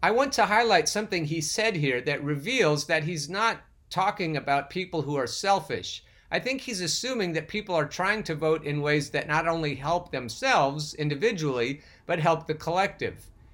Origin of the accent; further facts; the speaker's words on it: United States; it's my duty as an American, an attorney, a business owner, a husband